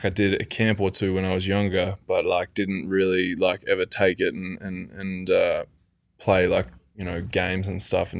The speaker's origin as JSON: {"language": "English", "country": "Australia", "said": "I'm Australian."}